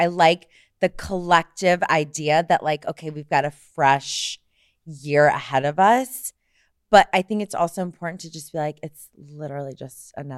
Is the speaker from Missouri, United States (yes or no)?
yes; St. Louis, Missouri, United States; I'm from St. Louis. Missouri.